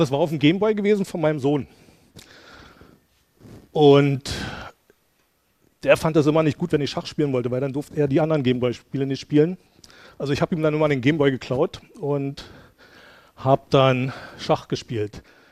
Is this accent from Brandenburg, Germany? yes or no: yes; Brandenburg an der Havel, Brandenburg, Germany; Brandenburg ist groß. Ich komme direkt aus der Stadt Brandenburg.